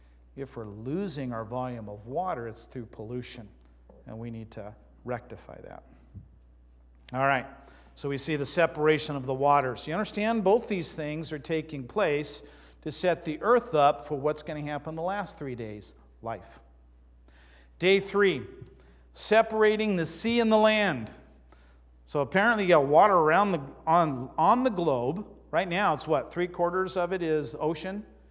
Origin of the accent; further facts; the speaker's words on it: Arizona, United States; I'm from Arizona.